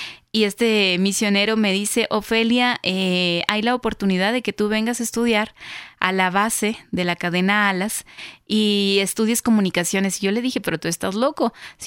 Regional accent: Mexico; yo recuerdo haber estado en mi casa en la frontera Estados Unidos-México. Yo soy mexicana.

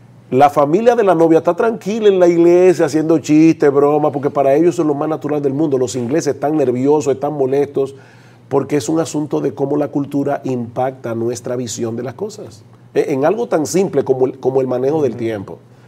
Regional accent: Dominican Republic; Por ejemplo, nosotros somos dominicanos.

